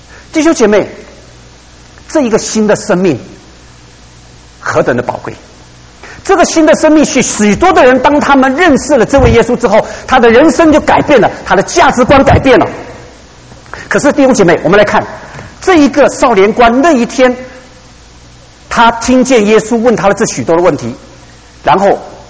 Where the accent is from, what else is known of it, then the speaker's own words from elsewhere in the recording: China; 我们中国人不是常常渴望到达一个境界